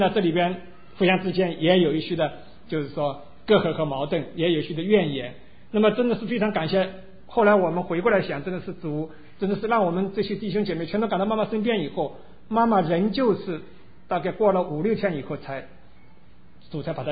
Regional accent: China; 我们中国人从大陆背景来的，家里边还有很多的人没有信主

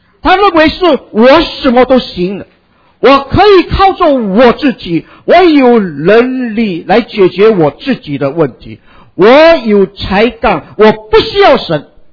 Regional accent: Singapore; 我是出生在一个拜偶像的家庭里面，每一个月的初一十五，我的祖母在家中一定要祭祀他所祭拜的偶像。我在家中的时候，我的妈妈常常把我带到新加坡的市区里面

